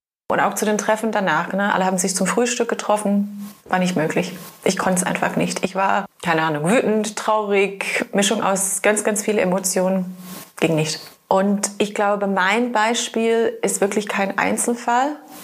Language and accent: German; England, United Kingdom; German is a second language; Ich bin Engländerin, verheiratet und ich habe zwei Kinder.